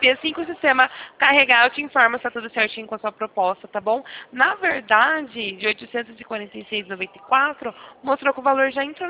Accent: Sumaré, São Paulo, Brazil; Eu sou aqui do Santander, da Central, do interior de São Paulo, Sumaré. Já ouviu falar? Próximo a Campinas?

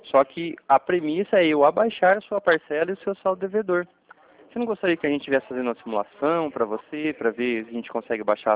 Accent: Cornélio Procópio, Paraná, Brazil; eu sou daqui da cidade de Cornélio Procópio, Paraná, né?

